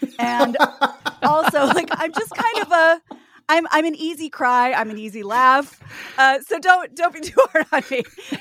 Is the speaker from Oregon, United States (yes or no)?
no; Kansas, United States; also born or lived in New York; now in Los Angeles, United States; Oh, I'm from Kansas. And I also moved to New York and felt for the first time I was home.